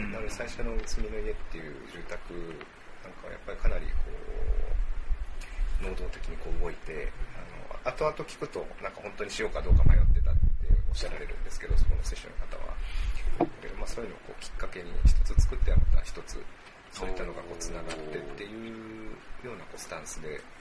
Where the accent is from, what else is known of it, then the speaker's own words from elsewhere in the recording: Fukuyama, Hiroshima, Japan; やっぱりその生まれ育った町をもっとこういいものを発見するというか、ちょうど両極にあるんですね。こう東には倉敷があって、西には尾道があって